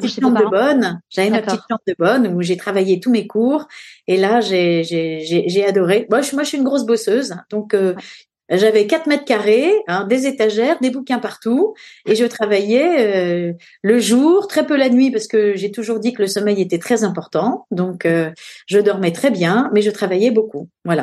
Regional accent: Paris, Île-de-France, France; born there; je suis née à Paris.

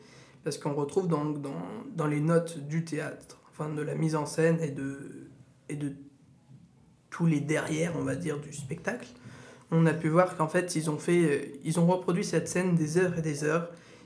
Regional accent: Saint-Étienne, Auvergne-Rhône-Alpes, France; et en tant que Stéphanois, ça fait bien plaisir.

